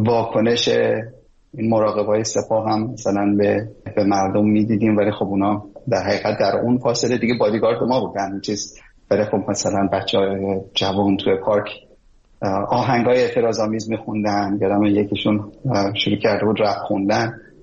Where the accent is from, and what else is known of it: Tehran, Tehran Province, Iran; born or raised there